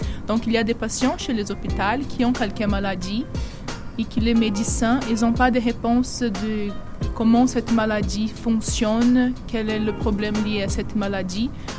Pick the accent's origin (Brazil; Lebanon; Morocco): Brazil; French is a second language; moved away as an adult; now in Nantes, France; je suis chercheure dans l'Institut de Thorax. Je suis brésilienne, je suis venue ici pour faire mon post-doctorat.